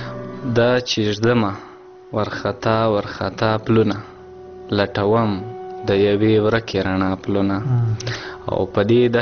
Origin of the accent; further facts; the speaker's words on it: Khyber Pakhtunkhwa, Pakistan; now in Qila Saifullah, Pakistan; د جنوبي وزیرستان اوسېدونکی یم او فلحال دلته جنوبي پښتونخوا ته راغلی یم چې دلته په کلا سیف الله کې ژوند کوم.